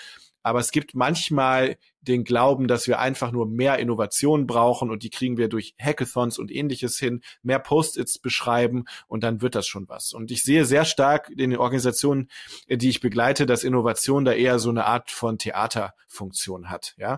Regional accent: Düsseldorf, North Rhine-Westphalia, Germany; Also ich komme aus dem Rheinland, da gibt es den Karneval. Karneval ist ganz klassisch eine Funktion. In Düsseldorf, wo ich herkomme

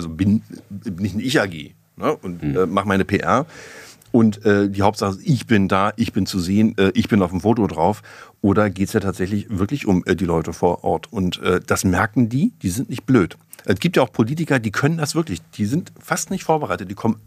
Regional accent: Brandenburg, Germany; Brandenburg, meine alte Heimat, sitzt da politisch in der Grütze

